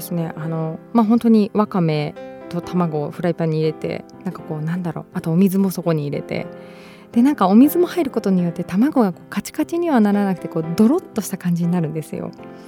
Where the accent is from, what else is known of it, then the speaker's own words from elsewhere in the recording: Shizuoka, Japan; 地元静岡県にある